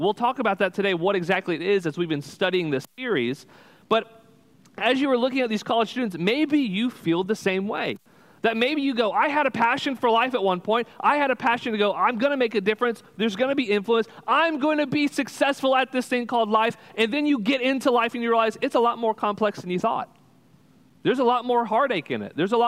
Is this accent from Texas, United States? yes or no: yes; Texas, United States; I'm originally from Texas with my family. We grew up down there